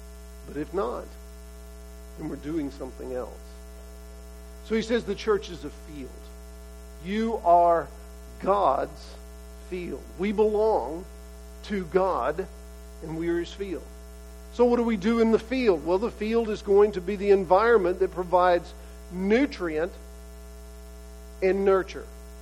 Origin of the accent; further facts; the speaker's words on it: Texas, United States; when I was growing up in East Texas